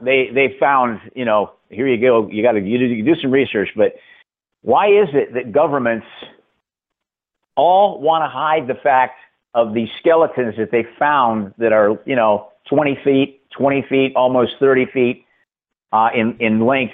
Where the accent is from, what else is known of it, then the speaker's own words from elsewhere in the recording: Ohio, United States; I grew up in Northern Ohio.